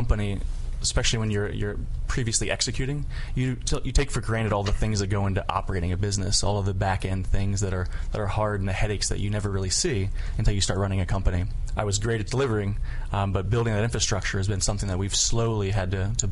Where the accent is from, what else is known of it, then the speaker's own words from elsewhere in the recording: Norfolk, Virginia, United States; Hampton Roads, Norfolk, Virginia.